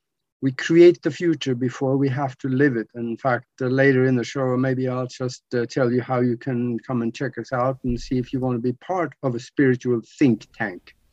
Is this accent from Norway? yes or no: yes; Northern Norway, Norway; moved away; I grew up in Norway, you know, up right up there, you know, in the north where we have polar bears for pets.